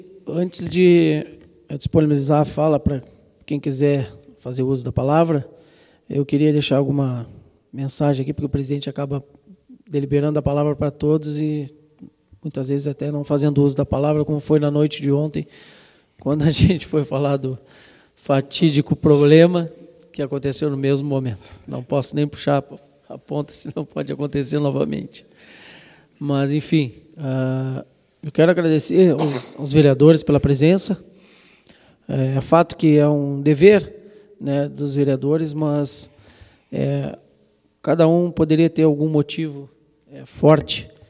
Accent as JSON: {"language": "Portuguese", "town": "São José do Norte", "region": "Rio Grande do Sul", "country": "Brazil", "said": "não somos oriundos da localidade do Estreito, mas somos de São José do Norte. Somos nortenses, temos amor à nossa terra"}